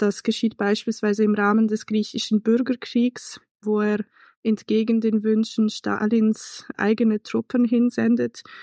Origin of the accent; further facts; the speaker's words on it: Basel, Basel-Stadt, Switzerland; Ich bin aus Basel.